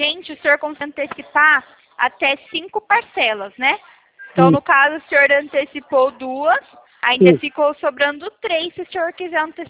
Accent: Araras, São Paulo, Brazil; eu sou aqui de Araras, interior de São Paulo.

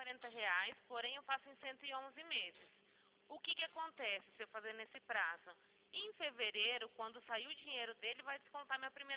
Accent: Araçatuba, São Paulo, Brazil

